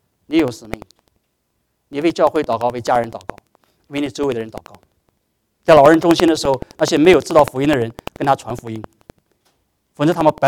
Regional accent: Anhui, China; 我家乡风不是讲我老家安徽哦

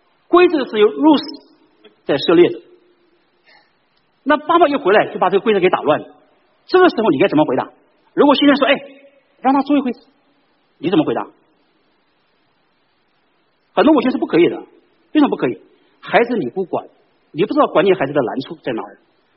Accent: Jiangsu, China; 他的太太是我们江苏的老乡，你知道，是我们江苏人

